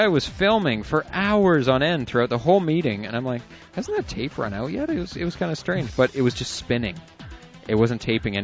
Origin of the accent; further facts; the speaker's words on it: Moncton, New Brunswick, Canada; I am from Moncton, that's from New Brunswick, in Canada, and a bunch of us here were always into the same ideas and philosophy.